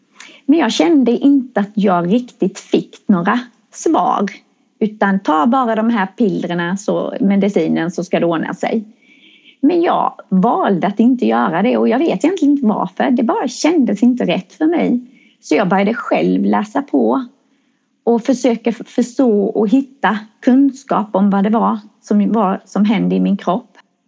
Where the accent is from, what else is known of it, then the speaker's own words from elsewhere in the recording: Växjö, Kronoberg County, Sweden; och jag kommer från Växjö. Jag är en kvinna som fyller 50 år här i augusti.